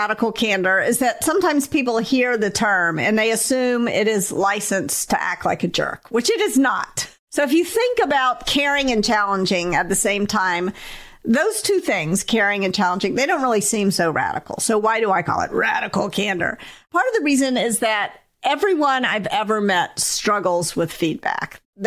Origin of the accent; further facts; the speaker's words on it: the South, United States; I grew up in the South.